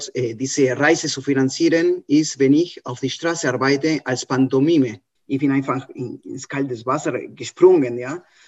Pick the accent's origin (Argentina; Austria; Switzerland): Argentina; Buenos Aires; German is a second language; Ich komme aus Buenos Aires, aus Argentinien.